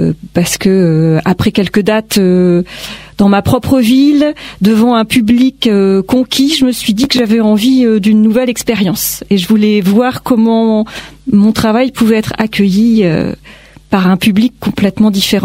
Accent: Caen, Normandy, France; Parce que donc je suis de Caen

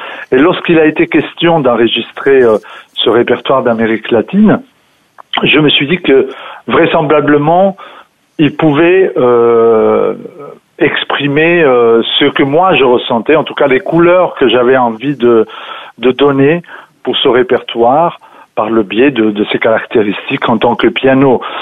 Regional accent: Italy; je suis italien

